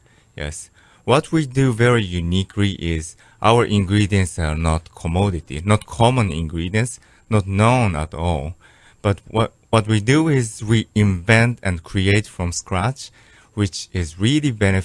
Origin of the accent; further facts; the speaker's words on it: Sapporo, Hokkaido, Japan; moved away as an adult; also born or lived in Tokyo; Yeah, I was born in Sapporo and I graduated from University of Tokyo and got a PhD there. And just after, right after a PhD, I went to the United States mainland.